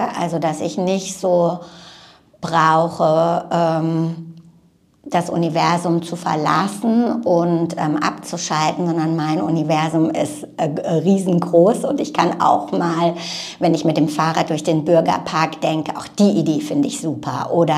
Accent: Freiburg, Baden-Württemberg, Germany; also ich bin Badnerin, also ich komme aus Freiburg

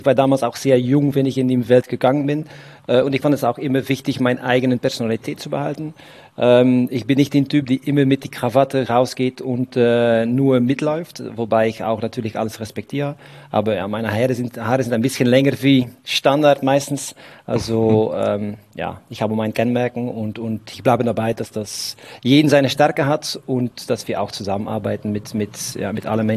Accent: Belgium; German is a second language; moved away as an adult; now in Germany; Ich bin 46 Jahre alt. Ich komme aus Belgien. Das hörst du vielleicht auch an meinem komischen Akzent. Mittlerweile schon 5 Jahre in Deutschland unterwegs.

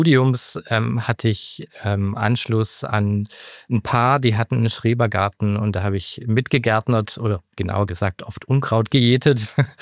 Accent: Ulm, Baden-Württemberg, Germany; also ich komme aus der Nähe von Ulm in Deutschland

